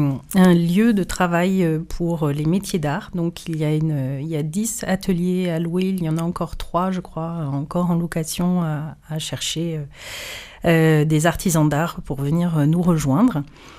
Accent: Marseille, Provence-Alpes-Côte d'Azur, France; Moi, je suis marseillaise d'origine

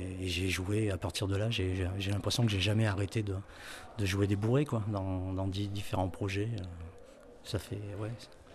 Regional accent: Salers, Auvergne-Rhône-Alpes, France; Je suis originaire de Salers, dans le Cantal.

